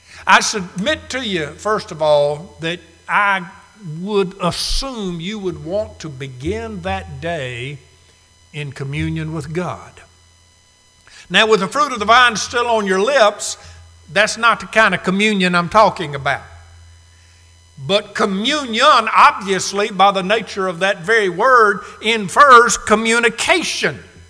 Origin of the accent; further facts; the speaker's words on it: Chattanooga, Tennessee, United States; my dearest childhood friend, Dana Davis, we grew up together in Chattanooga.